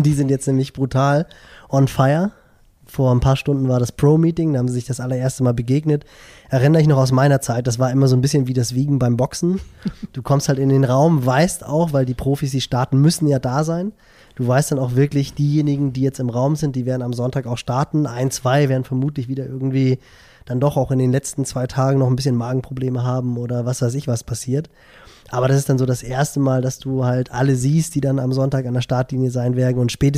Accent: Hamburg, Germany; vom Ironman Hamburg, also meine Heimatstadt quasi

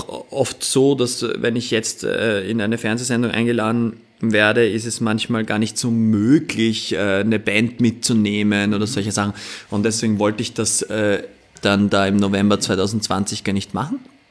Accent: Vienna, Austria; Und meine Mutter kommt aus Salzburg. Und so war das irgendwie so, ja. Dann geht das auch als Wiener.

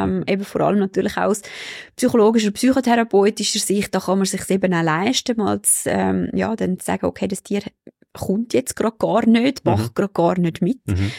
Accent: Switzerland; das ist eigentlich die einzige rechtliche Grundlage, die wir da bei uns in der Schweiz haben

